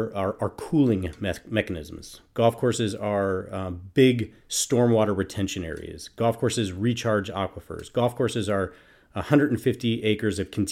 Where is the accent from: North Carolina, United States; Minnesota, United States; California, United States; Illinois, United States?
Minnesota, United States; Like, yeah, I'm from Minnesota.